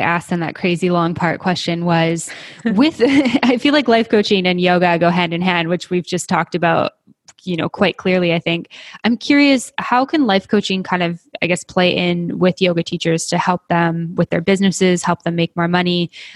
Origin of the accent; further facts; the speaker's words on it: Canada; I'm Canadian, so we say physio.